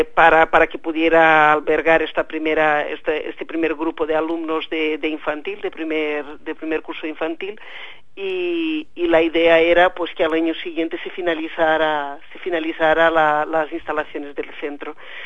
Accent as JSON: {"language": "Spanish", "country": "Brazil", "second_language": "Spanish", "said": "Yo soy hija de maestra, pues sobrina de maestra y soy de Brasil."}